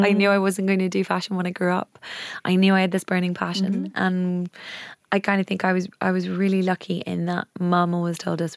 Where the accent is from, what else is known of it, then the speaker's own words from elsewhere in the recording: Wicklow, Leinster, Ireland; I was brought up in Wicklow.